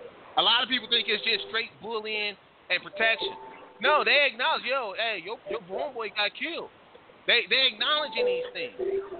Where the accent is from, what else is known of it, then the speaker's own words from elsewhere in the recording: Paducah, Kentucky, United States; also born or lived in Chicago; now in Washington, United States; Being born in Chicago, spending a lot of time in Chicago, growing up in Paducah, spending a heck of a lot of time in Paducah, now living in the DMV area